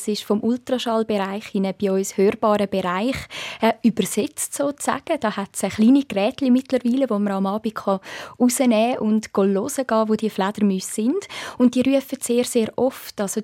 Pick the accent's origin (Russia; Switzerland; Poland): Switzerland; Es gibt aber ein paar Arten bei uns in der Schweiz, die Haufisennase, die können die Rufe aussenden, auch über die Nase.